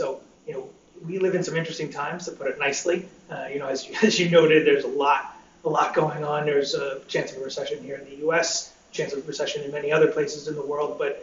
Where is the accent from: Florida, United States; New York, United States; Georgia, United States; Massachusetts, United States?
New York, United States; Obviously, I'm an American, I'm from New York